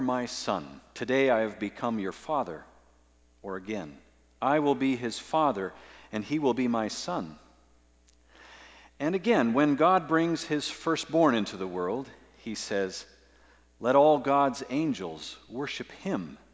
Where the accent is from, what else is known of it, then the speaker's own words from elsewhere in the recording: Oakville, Ontario, Canada; my family lived both in Oakville, where I grew up in Ontario.